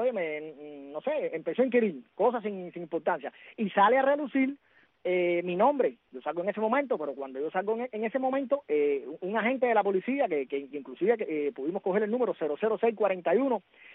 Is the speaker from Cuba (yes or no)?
yes; Cuba; soy un cubano común y corriente